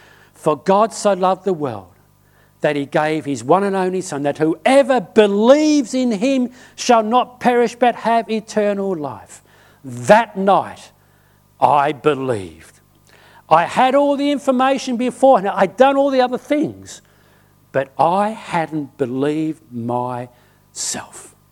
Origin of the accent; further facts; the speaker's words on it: England, United Kingdom; born there; also born or lived in Australia; I was born in England.